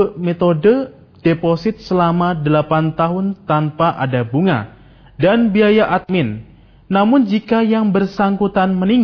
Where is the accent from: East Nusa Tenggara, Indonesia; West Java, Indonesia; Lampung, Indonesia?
West Java, Indonesia; Cianjur; Saya dari Cianjur.